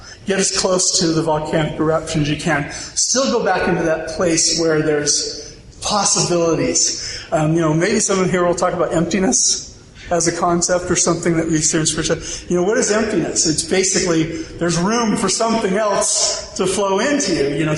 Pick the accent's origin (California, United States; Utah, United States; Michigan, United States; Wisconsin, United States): California, United States; San Diego; I grew up in San Diego, and when you're in San Diego, just kind of like with the Wasatch Front here, but San Diego, you always know where the ocean is.